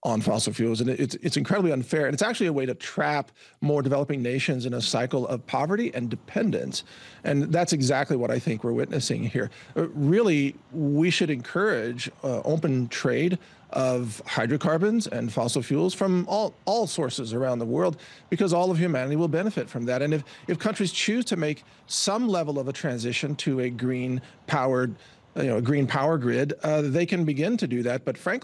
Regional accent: United States; As an American, it makes no sense to commit economic suicide.

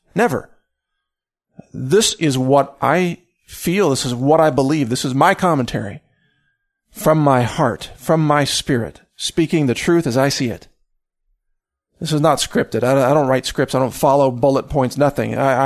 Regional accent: Texas, United States; And I say this as a Texan.

